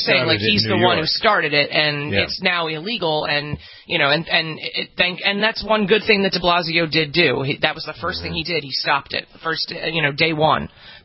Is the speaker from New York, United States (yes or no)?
yes; New York, United States; As a New Yorker, this was horrible.